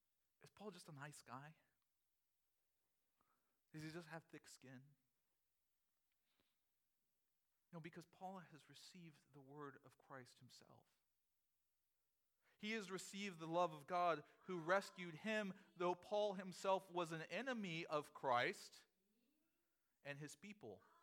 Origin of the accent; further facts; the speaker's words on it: United States; I was born in America. I grew up speaking English. I was able to go to college. These things shape me. I am not a Southerner.